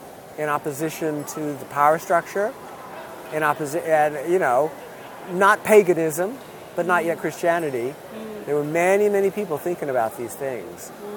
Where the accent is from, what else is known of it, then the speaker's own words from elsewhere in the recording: United States; And it is hard for me as an American to understand concept of duty.